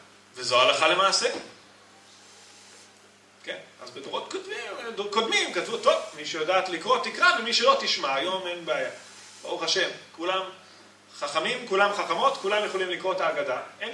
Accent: Ireland; Hebrew is a second language; מה, אנחנו באנו מאירלנד? אני כן.

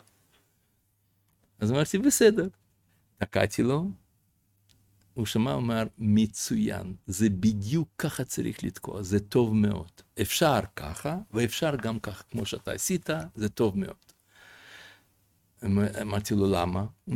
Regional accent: Russia; now in Israel; אני גדלתי ברוסיה בין הגויים

